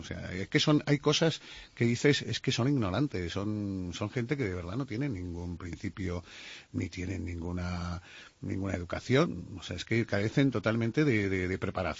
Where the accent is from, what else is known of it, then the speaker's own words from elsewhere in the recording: Valencia, Valencian Community, Spain; Me gustaría, pues, escenificarla aquí en Valencia, en mi tierra.